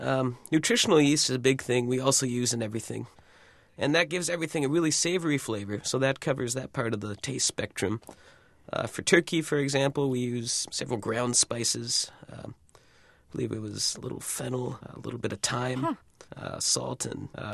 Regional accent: Guam; born there; I was born on Guam

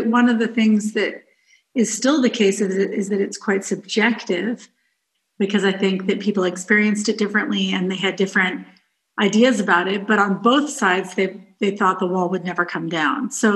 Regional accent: United States; I think for me as an American, this history is really inspiring.

